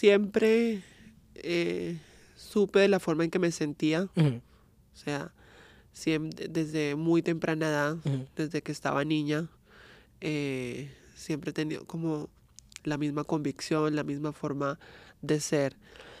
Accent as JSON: {"language": "Spanish", "country": "Colombia", "moved": "yes", "lives_now": "Canada", "said": "Bueno, soy colombiana"}